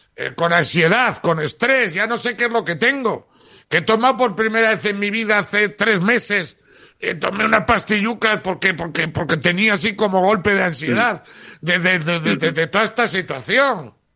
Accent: Spain; moved away; y las fiestas de mi pueblo, aunque sean una mierda como las de muchísimos pueblos de España

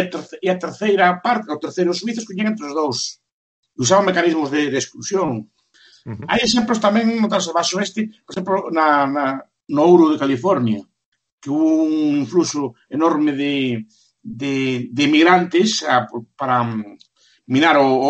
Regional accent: Galicia, Spain; Nos que somos galegos sabemos que hai 100 anos casi que non se conocen os reis de Galicia

